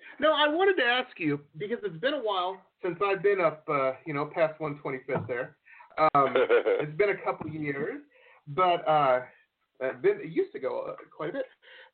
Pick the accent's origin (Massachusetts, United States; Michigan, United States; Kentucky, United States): Michigan, United States; Detroit; Yeah, I grew up in Detroit, and you know, I have friends that still live there and stuff.